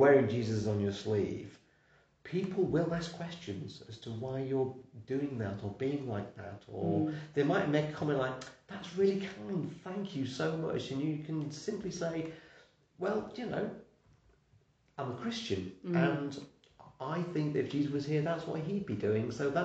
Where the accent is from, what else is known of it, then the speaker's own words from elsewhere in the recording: North West England, United Kingdom; we're from Lancashire